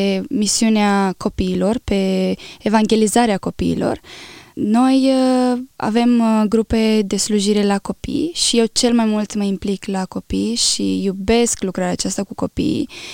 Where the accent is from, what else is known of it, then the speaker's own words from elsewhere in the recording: Athens, Attica, Greece; eram încă din Grecia, în Atena, unde eu m-am născut, aveam 6 ani